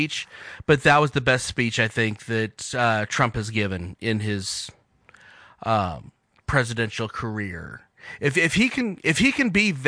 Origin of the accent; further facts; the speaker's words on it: United States; I mean, as an American, whether you like the guy or not, you should have been happy